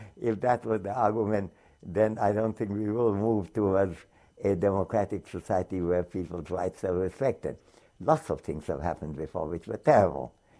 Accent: India; as an Indian citizen who stand in queue in every country try to go into because of my citizenship for a long, long queue.

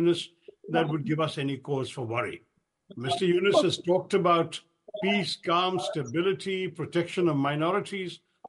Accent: India; As an Indian, I think that we have certain standards we must stand for in the world

